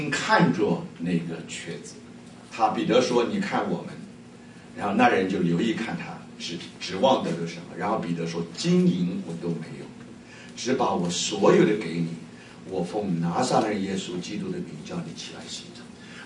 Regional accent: China; 因为我们中国人对于圣殿的印象并不深刻。

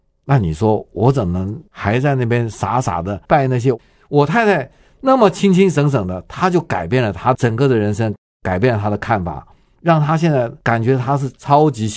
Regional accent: Taiwan; 而且是我们台湾人永远无法想象的

